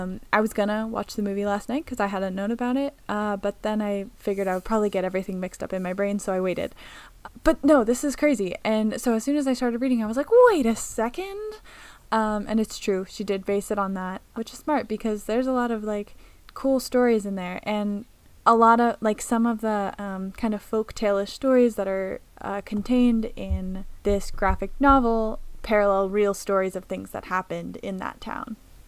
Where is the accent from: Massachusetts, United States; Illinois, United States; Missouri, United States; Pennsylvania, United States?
Pennsylvania, United States; I'm from Pennsylvania. I'm from pretty near to where Carmen Maria Machado was raised